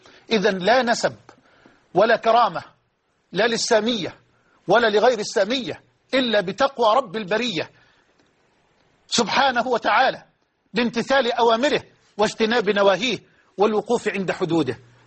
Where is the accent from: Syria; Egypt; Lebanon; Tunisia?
Egypt; بلدنا مصر